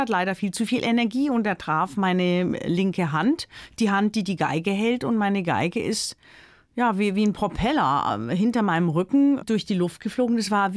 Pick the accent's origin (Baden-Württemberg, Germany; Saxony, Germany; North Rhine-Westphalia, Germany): Baden-Württemberg, Germany; ich bin am Fuße des Schwarzwalds aufgewachsen